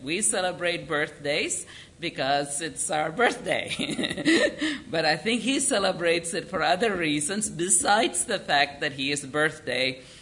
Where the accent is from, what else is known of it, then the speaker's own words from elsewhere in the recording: India; Yeah, I grew up in India, and there is this place between my house and my grandparents' house that we go through on the bus